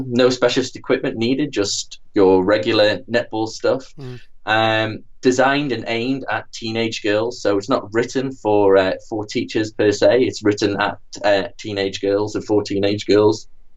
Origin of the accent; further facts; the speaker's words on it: North East England, United Kingdom; As a boy growing up in Northumberland, we didn't play netball.